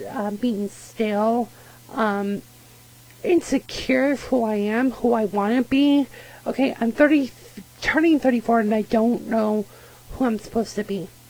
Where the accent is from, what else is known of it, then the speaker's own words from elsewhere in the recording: Londonderry, New Hampshire, United States; I grew up in Londonderry.